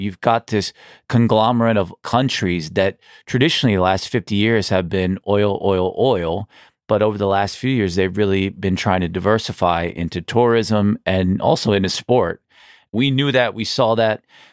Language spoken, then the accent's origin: English; Texas, United States; I was born and raised in Texas. My mom was born in Pakistan. My dad was born in India